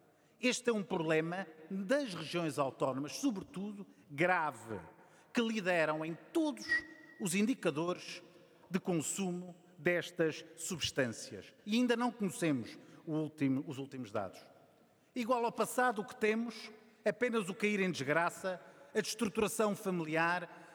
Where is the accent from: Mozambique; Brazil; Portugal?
Portugal; Azores; Outras há, de onde eu venho, dos Açores, ou da região autónoma da Madeira, onde tudo novo acontece.